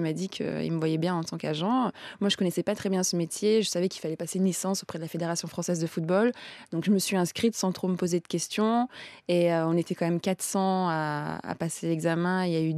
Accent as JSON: {"language": "French", "town": "Clermont-Ferrand", "region": "Auvergne-Rhône-Alpes", "country": "France", "tie": "born there", "said": "J'ai fait le pôle espoir de volleyball à Rion parce que je suis née à Clermont-Ferrand."}